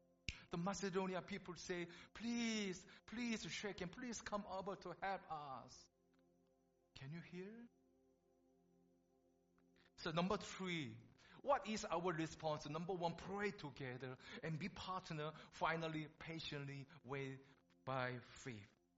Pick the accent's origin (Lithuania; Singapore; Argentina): Singapore; So I come from Singapore.